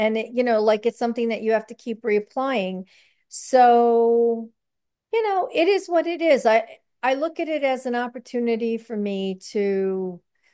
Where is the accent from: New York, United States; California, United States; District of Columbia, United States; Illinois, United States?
New York, United States; well, listen, I come from New York where for a quarter of an acre, they wanted to charge $40.